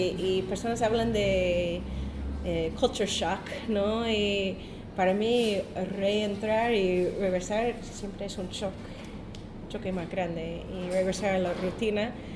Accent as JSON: {"language": "Spanish", "country": "United States", "second_language": "Spanish", "said": "todos vivimos en Washington y yo soy la única norteamericana allá."}